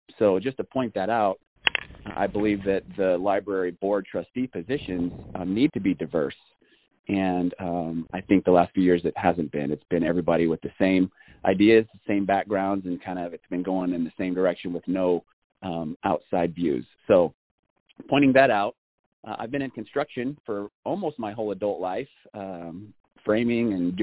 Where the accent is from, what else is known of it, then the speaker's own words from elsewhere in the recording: Arizona, United States; moved away as an adult; now in Idaho, United States; Yeah, so I've been in Idaho for almost 4 years, Bonner County for all of that. I came from Arizona with my family, and so I've been here for about 4 years